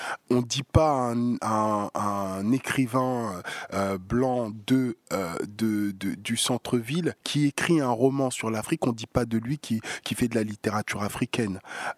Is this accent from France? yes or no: yes; Sarcelles, Île-de-France, France; J'ai grandi effectivement à Sarcelles